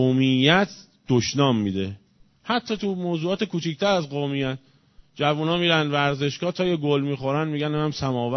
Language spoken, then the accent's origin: Persian; Iran; ما که ایرانی هستیم ایرانیتمون